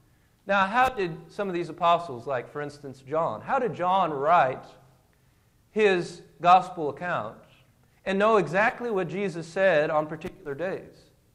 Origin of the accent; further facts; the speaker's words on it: Indiana, United States; I'm from Indiana, and we have a great basketball team up there sometimes.